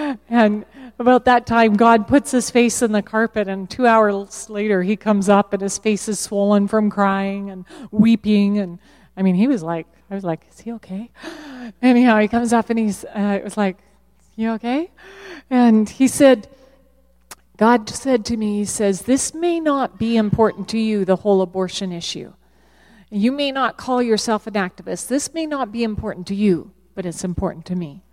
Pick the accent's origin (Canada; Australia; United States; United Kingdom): Canada; Victoria, British Columbia; But I am a Canadian. I was raised in Victoria, BC.